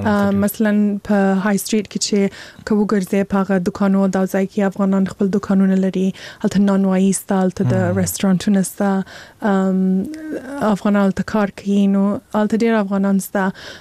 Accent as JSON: {"language": "Pashto", "country": "Afghanistan", "tie": "born there", "said": "زه په هغه ځای کې پیدا سوی یم. چې هلته لوی سوی نه یم، هلته مې درس ویلی نه دی، خو مور و پلار مې افغانان دي، زه خپله افغان یم."}